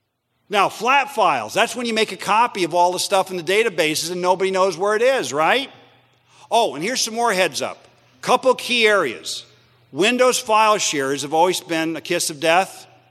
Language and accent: English; South Carolina, United States; And this happened in my home state of South Carolina, is green roll cart trash dumpster.